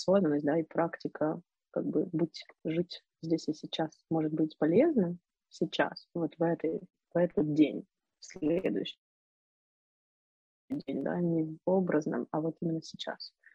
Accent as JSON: {"language": "Russian", "town": "Odesa", "region": "Odesa Oblast", "country": "Ukraine", "said": "И вот море мое, потому что я девочка из Одессы и все дела."}